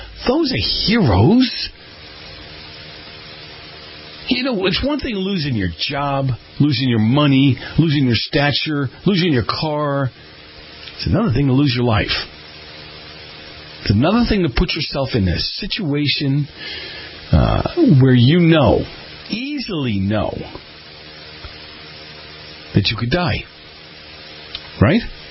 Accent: Boston, Massachusetts, United States; born or raised there

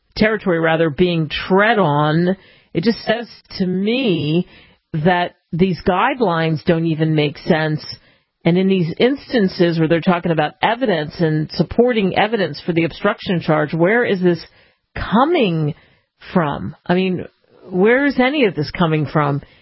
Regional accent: Philadelphia, Pennsylvania, United States; I mean, I grew up in Constitution Lane. I grew up in Philly.

